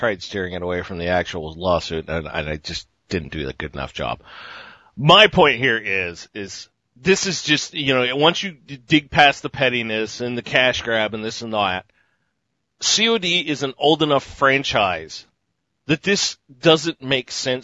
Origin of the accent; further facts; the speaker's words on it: California, United States; And he's licensed to practice here in California, my home state.